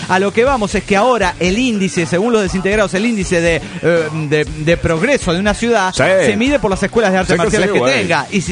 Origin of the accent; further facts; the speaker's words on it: Nuevo Laredo, Tamaulipas, Mexico; de Nuevo Laredo, Tamaulipas, México.